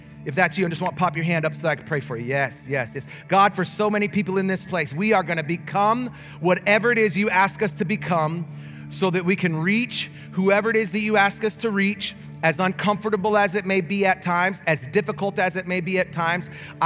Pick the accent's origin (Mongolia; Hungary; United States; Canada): Canada; First of all, I'm Canadian. I don't even get to vote.